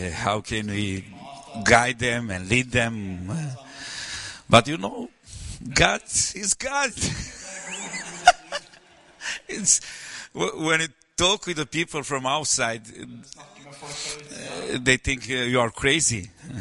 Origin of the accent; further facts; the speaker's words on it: Romania; I'm from Romania. One of the nice country.